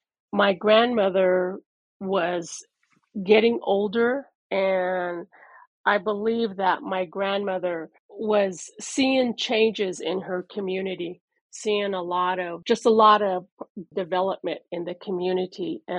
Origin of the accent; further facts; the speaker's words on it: Fort Defiance, Arizona, United States; also born or lived in Shiprock, New Mexico; I was born in Shiprock, New Mexico. … his job took us to Fort Defiance, Arizona.